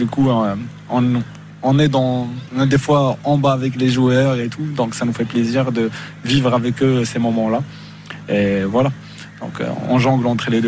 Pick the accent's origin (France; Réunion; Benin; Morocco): Morocco; En tant que Marocain, c'est inné la passion au foot.